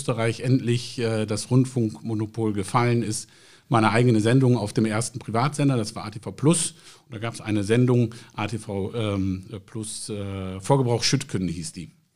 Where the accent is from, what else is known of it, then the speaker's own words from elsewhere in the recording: Meerbusch, North Rhine-Westphalia, Germany; born there; also born or lived in Vienna; Ich bin ja gebürtig in Meerbusch, das heißt hier auf der anderen Rheinseite. Ich bin nach meinem Abitur bin ich nach Wien gegangen, habe dort auf der Universität für Musik und Darstellende Kunst studiert.